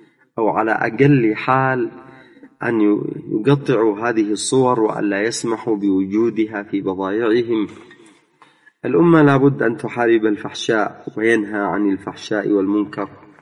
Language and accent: Arabic; Yemen; نحن في بلدنا اليمن مع المسيرة القرآنية الجميع يسعون إلى محاربة الفحشاء والفاحشين،